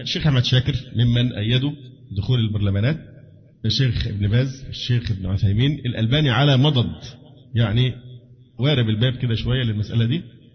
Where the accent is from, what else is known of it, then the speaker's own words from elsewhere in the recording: Egypt; اللي ينفع عندنا في مصر اللعب بهذه الورقة